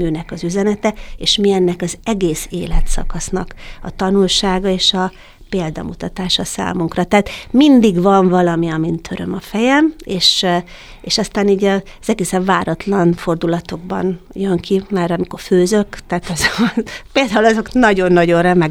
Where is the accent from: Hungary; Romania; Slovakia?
Hungary; Eger, Heves; az Egerben volt, ahol én születtem, hát én igazi egri nő vagyok